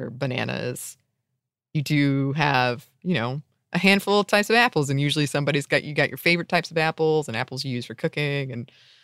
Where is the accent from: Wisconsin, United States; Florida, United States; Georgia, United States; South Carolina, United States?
Georgia, United States; Ellijay; I grew up near Ellijay, Georgia, which is like the apple center of Georgia.